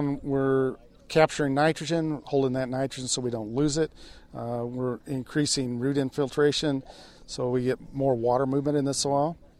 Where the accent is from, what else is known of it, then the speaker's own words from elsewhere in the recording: Illinois, United States; I'm from Illinois, southern Illinois to be exact.